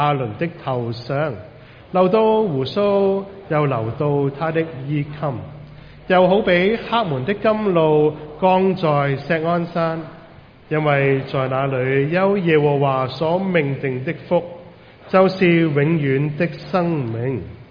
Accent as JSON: {"language": "Cantonese", "country": "China"}